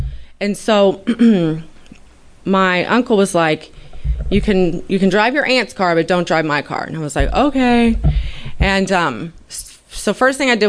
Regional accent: Dallas, Texas, United States; I moved to Oklahoma City. I'm from Dallas.

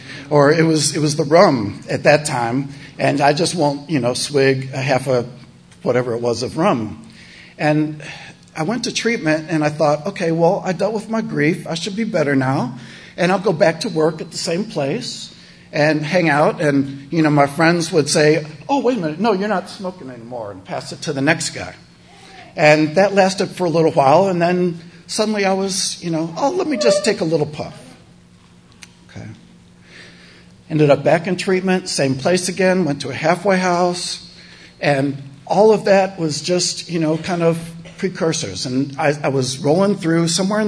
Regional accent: Chicago, Illinois, United States; And I moved, this was in Illinois. I'm from Chicago originally. And Chi-Town, all right, yes.

